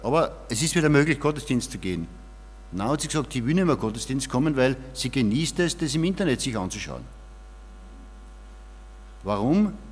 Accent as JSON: {"language": "German", "town": "Knittelfeld", "region": "Styria", "country": "Austria", "said": "ich komme aus Knittelfeld, also ich mit meiner Frau, mit der Heidi."}